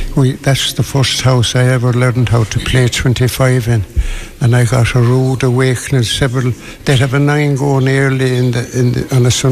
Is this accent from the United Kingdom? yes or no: no; Woodstock, Ireland; We grew up in Woodstock, and Woodstock was a relatively new village.